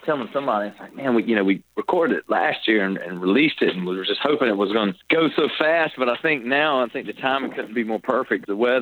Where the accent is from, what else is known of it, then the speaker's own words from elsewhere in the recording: Robertsonville, North Carolina, United States; Robertsonville, North Carolina, my hometown, visiting family, actually walking through the old barn in my backyard where we first started this band